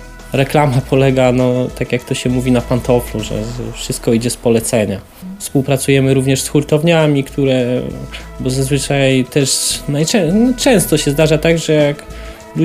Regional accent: Przylep, Lubusz Voivodeship, Poland; Wszyscy praktycznie pochodzimy z miejscowości Przylep.

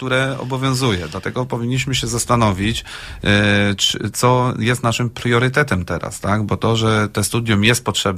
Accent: Szczecin, West Pomeranian Voivodeship, Poland; ja urodziłem się w Szczecinie, tam mieszkałem ponad 20 lat.

